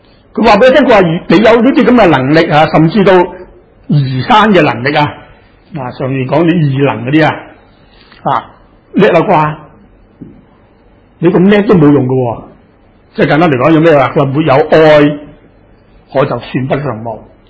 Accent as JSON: {"language": "Cantonese", "country": "China", "said": "即簡單來說，我中國人都是的啦，是不是？"}